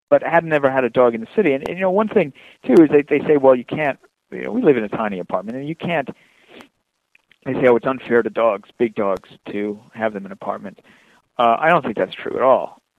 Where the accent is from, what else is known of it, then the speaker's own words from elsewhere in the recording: Manhattan, New York, United States; born there; I've lived here a long time. I was born here in Manhattan